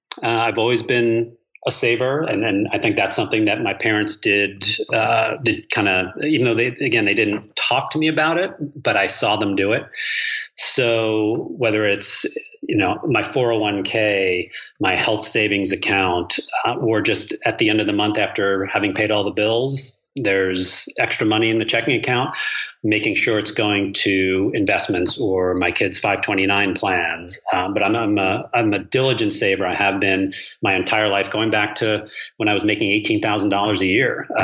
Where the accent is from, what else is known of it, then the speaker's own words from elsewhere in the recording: New York, United States; I grew up in New York and would like to get a place there and split my time there once my kids are out of the house.